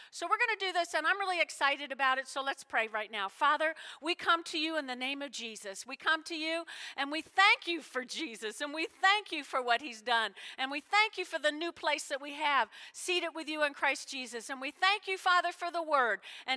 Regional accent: New Jersey, United States; you all know I grew up in North Jersey, but my grandmother flew us out to California to stay for a month on the beach.

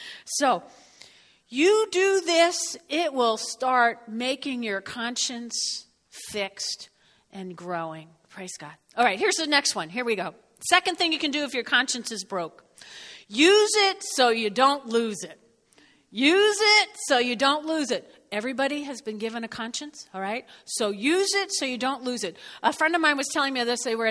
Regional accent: New Jersey, United States; I grew up in North Jersey. I come to York and meet these Cashmans.

